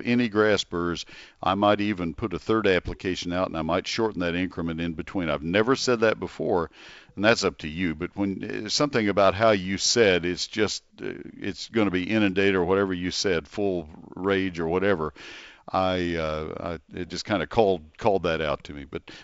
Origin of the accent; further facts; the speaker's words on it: College Station, Texas, United States; also born or lived in Ohio; When I grew up in College Station, and when I went to Ohio, I saw to go to Ohio State and just kind of looked around at what people were doing.